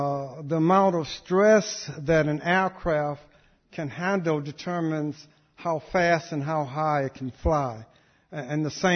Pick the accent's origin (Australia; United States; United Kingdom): United States; Memphis, Tennessee; born there; I was born in Memphis, Tennessee, and I've been here since about the age of 6.